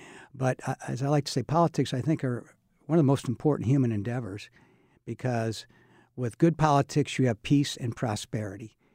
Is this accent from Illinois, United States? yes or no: yes; Mount Sterling, Illinois, United States; also born or lived in Urbana; I grew up in Mount Sterling, but I was born in Urbana.